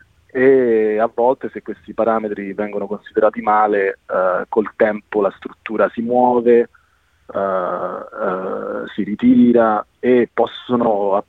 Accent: Rome, Lazio, Italy; io sono di Roma, a Roma vivo in un palazzo a Pratica

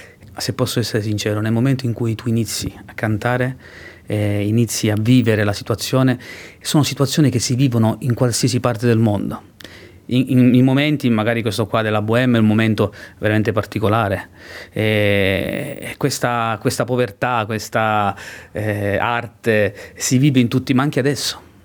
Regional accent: Sicily, Italy; essendo siciliano

